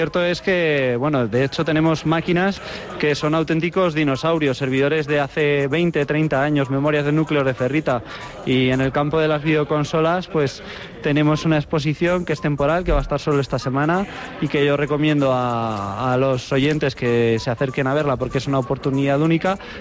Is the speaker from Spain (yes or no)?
yes; Zaragoza, Aragon, Spain; somos aragoneses, somos gente de Zaragoza, y se funda aquí